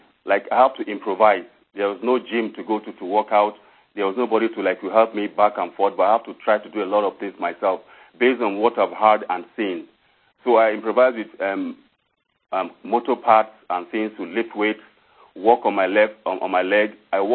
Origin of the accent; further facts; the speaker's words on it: Samaru, Kaduna State, Nigeria; I'm from Nigeria. I was born in a little village called Samaru Village.